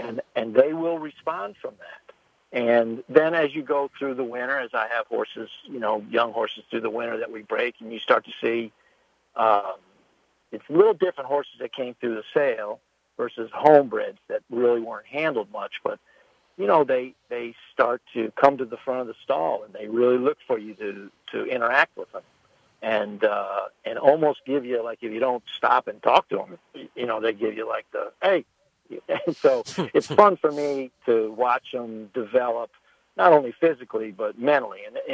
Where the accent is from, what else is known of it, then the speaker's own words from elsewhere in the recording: Schenectady, New York, United States; I grew up in Schenectady. My dad was the county judge there for years and years. And I still have a brother and a sister that live up there.